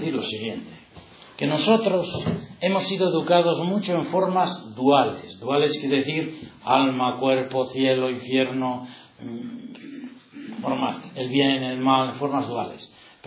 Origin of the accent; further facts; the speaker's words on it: Villava, Navarre, Spain; yo que soy de Villava